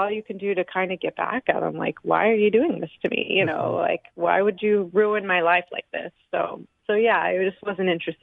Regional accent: Dallas, Texas, United States; I was raised in Dallas, Texas, by in a Jewish family. So my family is Jewish all the way back on either side for as long as I've been able to find.

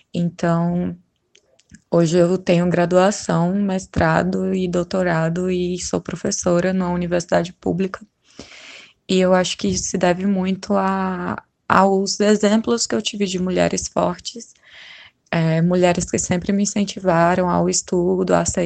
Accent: Fortaleza, Ceará, Brazil; eu sou de Fortaleza, Ceará. E aí eu sou filha de pastor

